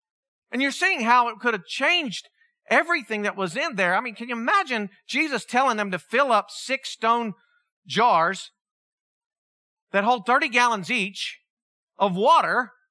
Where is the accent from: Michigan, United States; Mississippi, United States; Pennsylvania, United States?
Pennsylvania, United States; I grew up in Pennsylvania. We went up on a class trip.